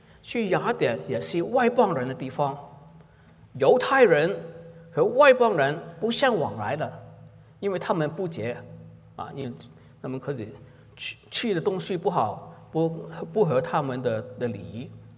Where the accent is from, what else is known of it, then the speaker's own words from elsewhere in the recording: Hong Kong; now in Canada; 我是从小是在香港长大，也是很早就来到加拿大，1970年来到加拿大，所以对中国不熟悉。